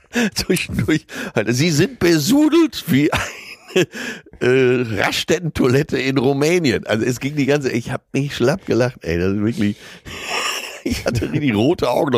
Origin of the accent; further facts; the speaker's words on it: Hamburg, Germany; als Hamburger